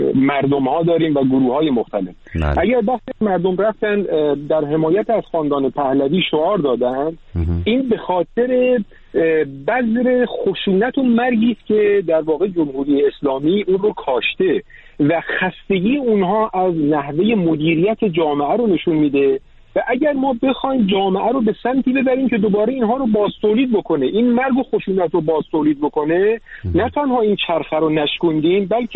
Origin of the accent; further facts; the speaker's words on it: Iran; به عنوان یک ایرانی میخوام توصیه بکنم